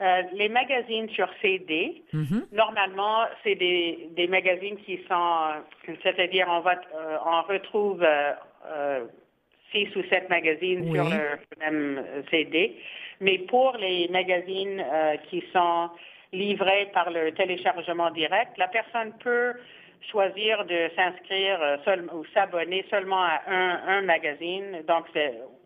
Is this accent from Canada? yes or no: yes; Saskatchewan, Canada; je viens de la Saskatchewan, je suis originaire de la Saskatchewan, et il y a quand même, c'est une petite communauté, mais il y a quand même des francophones en Saskatchewan.